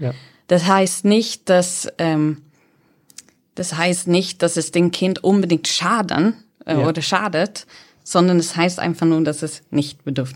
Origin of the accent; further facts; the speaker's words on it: Sweden; German is a second language; ich bin erstmal schwedisch. Ich erwähne das von Anfang an, weil sonst kommt meistens so dieser Gedanke, woher kommt dieser Akzent?